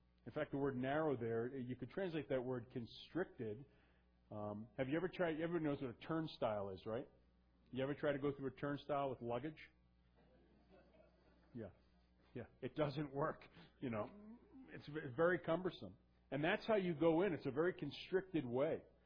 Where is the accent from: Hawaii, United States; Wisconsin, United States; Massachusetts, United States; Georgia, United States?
Massachusetts, United States; I'm from Massachusetts.